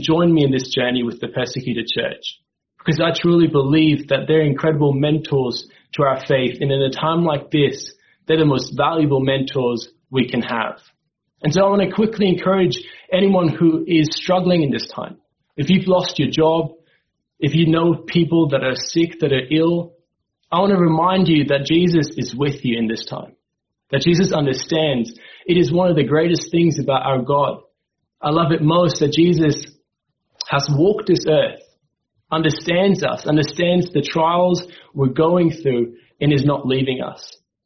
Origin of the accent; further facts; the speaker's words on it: Switzerland; now in Australia; I grew up in Switzerland and have now been living in Australia for the last 7 years.